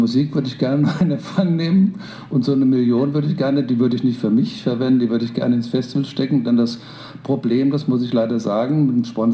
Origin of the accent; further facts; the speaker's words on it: Wiesbaden, Hesse, Germany; Ich bin ja gebürtiger Wiesbadener.